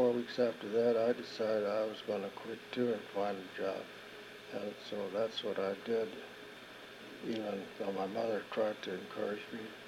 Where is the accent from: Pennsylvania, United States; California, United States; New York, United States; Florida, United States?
California, United States; Los Angeles; so I was born on East 3rd Street between Los Angeles and Main Street. And the first school that my mother took me to was a Catholic school on the corner of 2nd Street and Los Angeles Street.